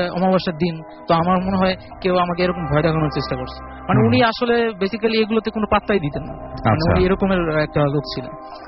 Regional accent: Dhaka, Dhaka Division, Bangladesh; আমি এসেছি লালবাগ থেকে।

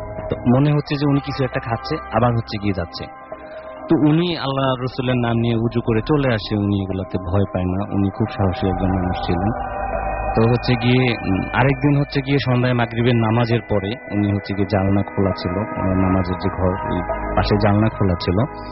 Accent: Old Dhaka, Dhaka Division, Bangladesh; আমি পুরান ঢাকা থেকে আসছি

